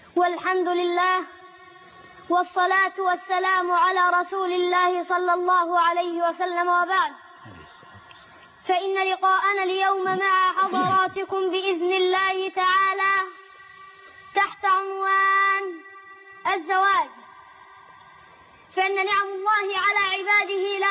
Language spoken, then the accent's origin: Arabic; Luxor, Luxor Governorate, Egypt; أنا من الأقصر